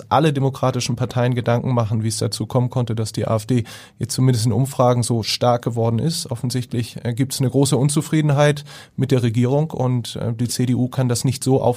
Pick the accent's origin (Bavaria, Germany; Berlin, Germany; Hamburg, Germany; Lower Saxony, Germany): Hamburg, Germany; Ja, ich bin sehr stolz darauf, dass in meiner Heimatstadt